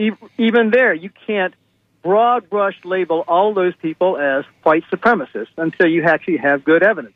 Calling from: Sarasota, Florida, United States; Great. I just want to say … from Sarasota, and I'm a big supporter of your show.

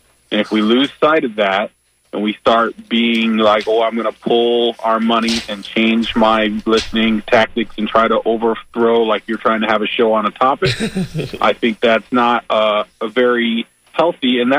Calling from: Tampa, Florida, United States

